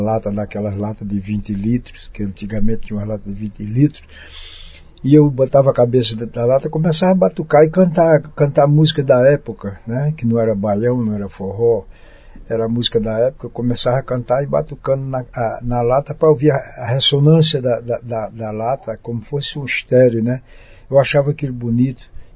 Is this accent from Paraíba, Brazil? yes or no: yes; Queimadas, Paraíba, Brazil; Eu sou do interior, né, da roça, lá de Queimadas, perto de Campina Grande, na Paraíba.